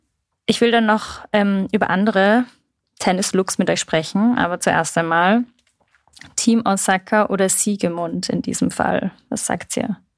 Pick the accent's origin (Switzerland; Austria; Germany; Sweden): Austria; Salzburg; Für mich ist das ja als Salzburgerin gar nichts Neues